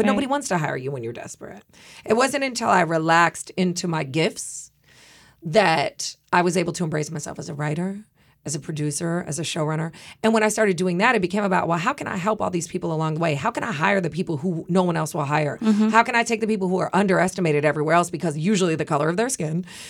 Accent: Midwest, United States; With adult children and kind of, you know, living in the Midwest, I think is dope because I'm from the Midwest. This does not take place in my hometown or state

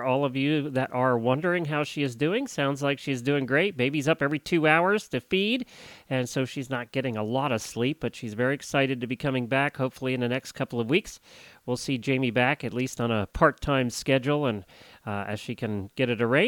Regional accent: Ocala, Florida, United States; from Ocala, Florida

